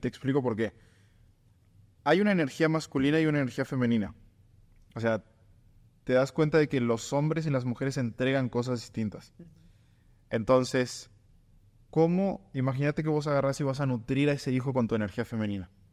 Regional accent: Uruguay; Yo soy de Uruguay, para los que conocen Uruguay, Uruguay es un país en peligro de extinción.

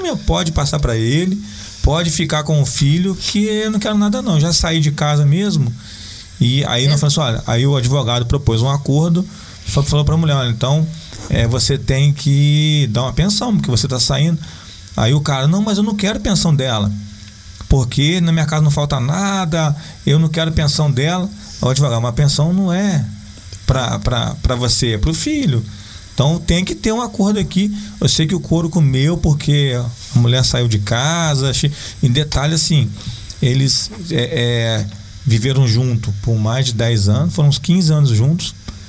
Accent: Brazil; Até porque eu sou brasileiro, não desiste.

